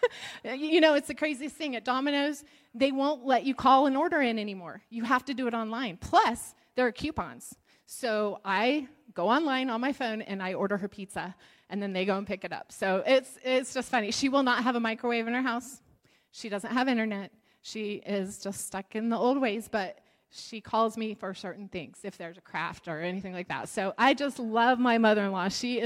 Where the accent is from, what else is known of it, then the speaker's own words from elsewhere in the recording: New Mexico, United States; Okay, so I'm from New Mexico, and it's a great disappointment to her, but I do not speak Spanish.